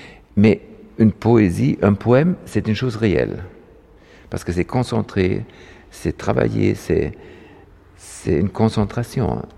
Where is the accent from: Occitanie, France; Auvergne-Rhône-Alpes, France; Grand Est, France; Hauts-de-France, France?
Occitanie, France; Barjac; On a découvert chez moi, à Barjac, tu sais, au sud de la France, on a découvert une autre grotte.